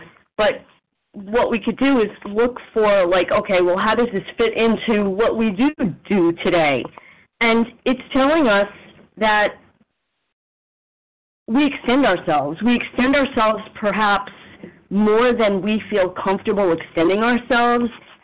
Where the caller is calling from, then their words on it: New York City, New York, United States; from New York City.